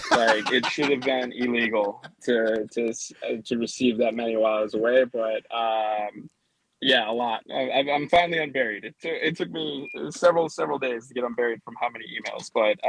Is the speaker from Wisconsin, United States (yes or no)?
yes; Wisconsin, United States; people's faces would light up when they heard that we're from Wisconsin